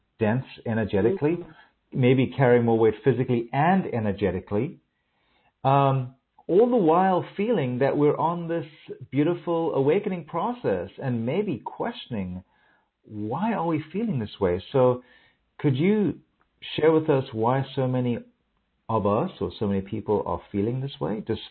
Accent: South Africa; And so we're both from South Africa originally.

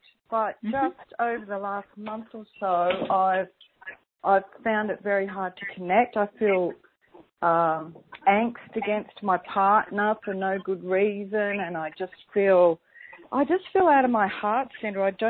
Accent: Australia; I'm from Australia.

